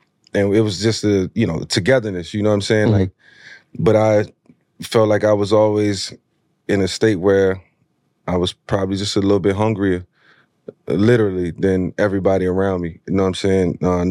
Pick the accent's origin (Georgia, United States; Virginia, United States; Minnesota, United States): Virginia, United States; Newport News; I was a kid from Newport News, Virginia, mm-hmm. who didn't come up with anything.